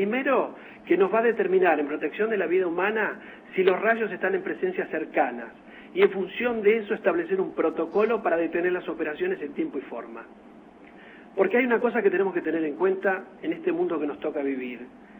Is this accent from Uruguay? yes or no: no; Argentina; Para mí es un orgullo como argentino